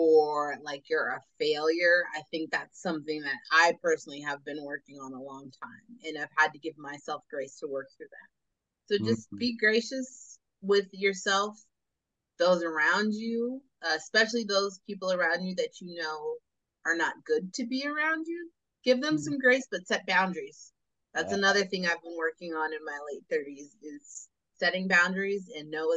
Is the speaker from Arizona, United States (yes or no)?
no; Las Vegas, Nevada, United States; CBC 2024 will be coming to my hometown of Las Vegas, Nevada, not Nevada.